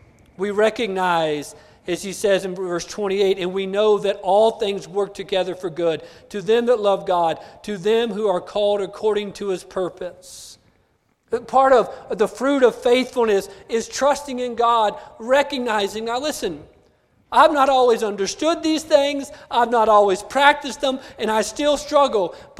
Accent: New Mexico, United States; listen, I'm from New Mexico. I could drink a jar of green chili, right?

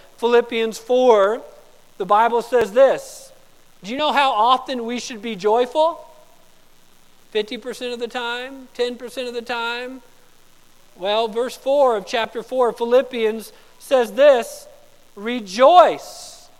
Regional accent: West Palm Beach, Florida, United States; also born or lived in Gallup, United States; We lived in West Palm Beach, Florida. I was born in Gallup, New Mexico, but my parents got very sick and I got very sick, and so we moved back to West Palm Beach, Florida

